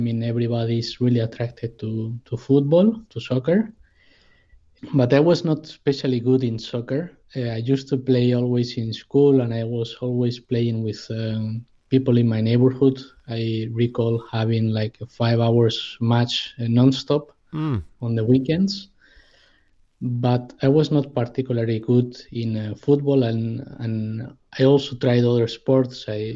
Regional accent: Madrid, Community of Madrid, Spain; I was born and raised in Spain, in Madrid, in a Catholic family.

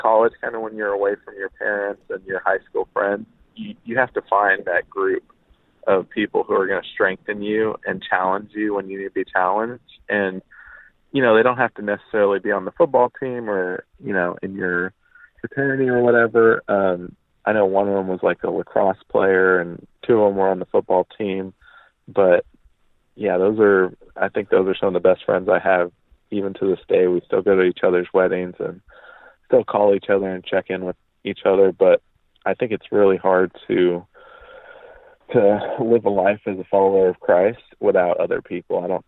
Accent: Dallas, Texas, United States; the Northeast, compared to Texas, growing up in Dallas, everybody went to church, and it was just kind of like a cultural thing that you would do before you went to lunch.

